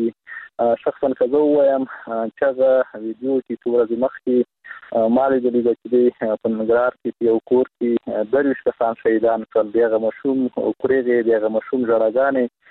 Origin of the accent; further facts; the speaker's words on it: Afghanistan; زه افغان یم مثلا زه ځوان یم